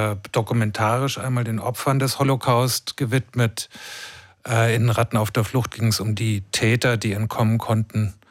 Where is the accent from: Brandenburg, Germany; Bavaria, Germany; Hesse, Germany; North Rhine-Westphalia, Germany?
Bavaria, Germany; Dachau; Also ich bin in den 70ern in Dachau aufgewachsen